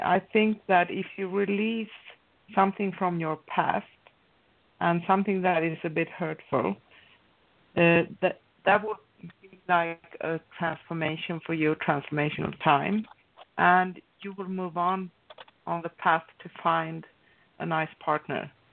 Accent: Stockholm, Stockholm County, Sweden; because I am originally from Sweden and Stockholm

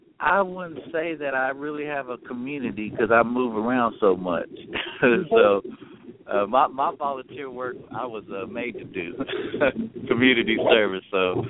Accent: Van, Texas, United States; Well, I'm actually from the Dallas-Fort Worth area. I grew up in a small country place called Van.

